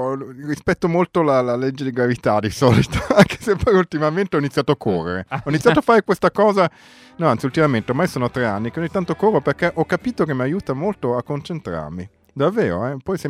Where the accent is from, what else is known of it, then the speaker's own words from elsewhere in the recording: Gallarate, Lombardy, Italy; born there; No, sono nato a Gallarate, non è colpa mia.